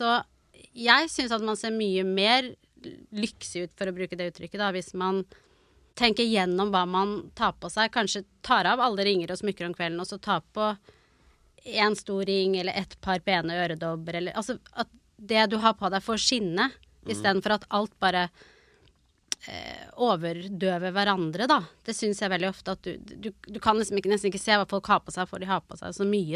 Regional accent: Norway; Jag är en norsk smyckedesigner som säljer fine jewelry som produceras i handlages i Spanien.

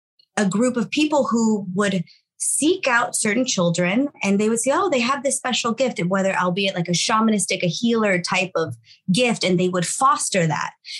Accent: Los Angeles, California, United States; That's my family. Like sixth generation here, born and raised in East LA.

